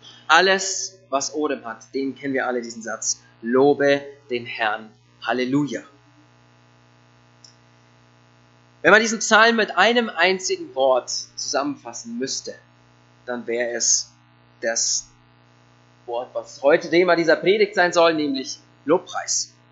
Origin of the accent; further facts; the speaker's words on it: Eching, Bavaria, Germany; Ich komme aus Eching und auch aus der FEG von dort, beziehungsweise aus Neufahrn, aus dem Nachbarort. Wir sind mal umgezogen, deswegen sind wir jetzt die FEG Neufahrn und nicht mehr die FEG Eching. Genau, bin 34